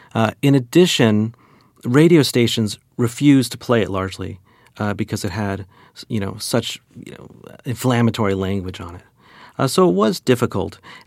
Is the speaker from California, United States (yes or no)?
yes; California, United States; as a white Jewish kid growing up in the San Fernando Valley, very suburban